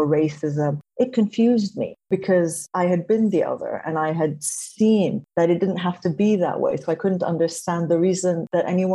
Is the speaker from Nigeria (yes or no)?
yes; Lagos, Nigeria; So I grew up in Nigeria, in Lagos, and it was very clear that I was not of that place.